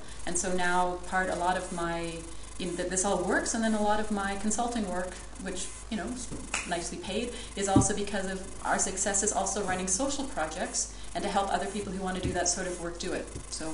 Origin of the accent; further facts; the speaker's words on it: Canada; Like, I'm Canadian